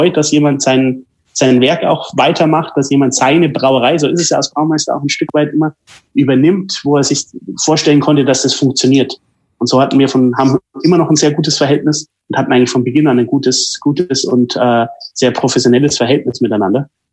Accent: Bavaria, Germany; ich bin in Oberbayern aufgewachsen, also wir haben einen Nationalstolz, der uns einfach trägt.

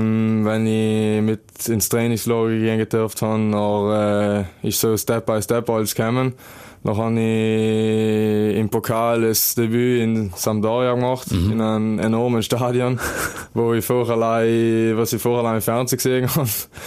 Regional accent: Trentino-Alto Adige, Italy; ich bin da als Südtiroler und wohne daheim.

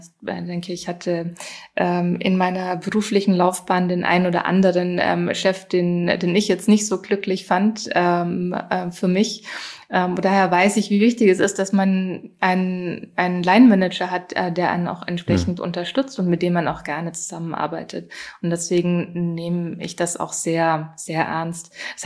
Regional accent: Germany

